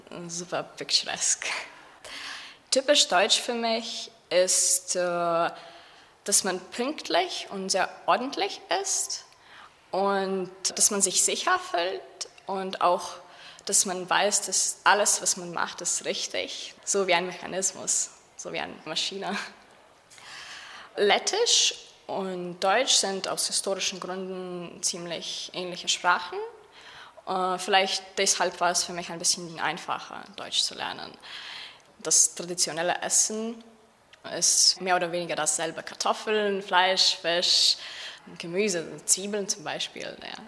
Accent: Riga, Latvia; German is a second language; Ich komme aus Riga, Lettland.

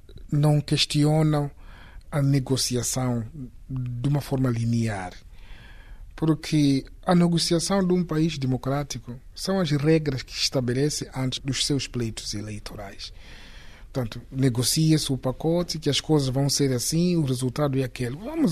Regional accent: Mozambique

